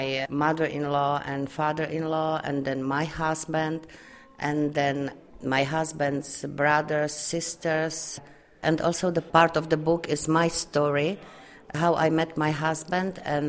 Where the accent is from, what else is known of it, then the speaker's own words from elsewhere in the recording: Velké Bílovice, South Moravian Region, Czechia; English is a second language; I'm from Velké Bílovice, I have to say, because it is the biggest wine village in Czech Republic.